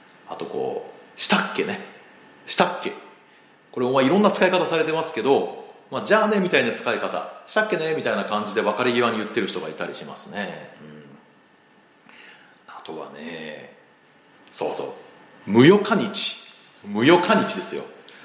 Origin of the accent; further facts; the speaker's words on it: Hiroshima, Japan; moved away as an adult; まあ、僕は広島出身なので、まあ、広島は高校卒業までいたんで、まあ、まだ広島の方が長いんですけども